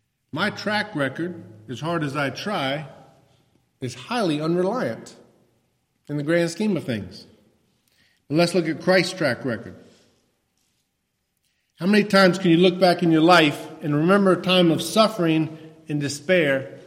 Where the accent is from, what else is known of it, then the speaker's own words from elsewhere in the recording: the South, United States; And also, growing up in the South, I'm pretty sure I can fix almost anything with some WD-40 and some duct tape.